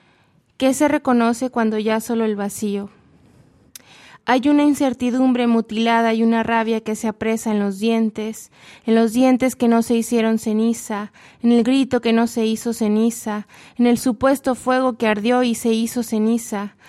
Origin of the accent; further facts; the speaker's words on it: Coahuila, Mexico; del 89. Vengo de Coahuila, queda en el norte de México.